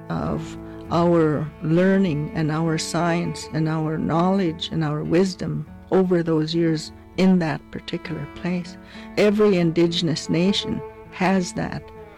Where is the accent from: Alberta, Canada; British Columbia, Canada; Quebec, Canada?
British Columbia, Canada; I'm from the Okanagan. … I'm a fluent speaker of the Okanagan Sealchin language.